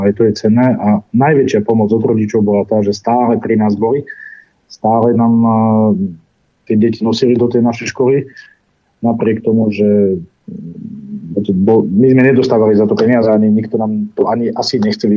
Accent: Detva, Banská Bystrica Region, Slovakia; keďže ja som z Detvy

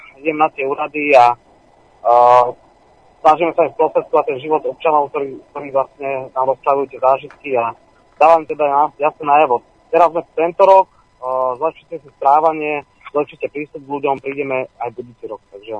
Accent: Bratislava, Bratislava Region, Slovakia; Ja som veľmi prekvapený ako Bratislavčan

